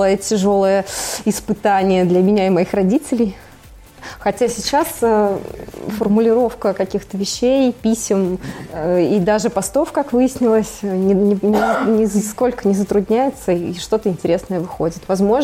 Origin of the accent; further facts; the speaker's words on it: Nizhny Novgorod Oblast, Russia; also born or lived in Uralsk, Kazakhstan; Я родилась в Казахстане. Вот рядом, с городом Уральск. И там жила до первого класса. У меня там бабушка, дедушка. И потом родители мои переехали в Россию, сюда, в Нижегородскую область, соответственно.